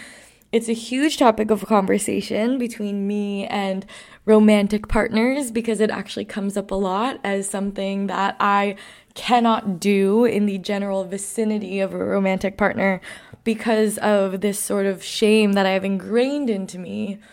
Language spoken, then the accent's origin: English; New York, United States; I grew up around the World Trade Center post 9/11 where there was a lot of stress